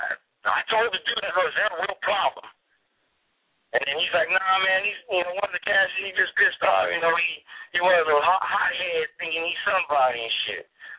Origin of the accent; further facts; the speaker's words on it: West Coast, United States; People, I guess they talk to me because I'm from the West Coast and blah, blah, blah, blah.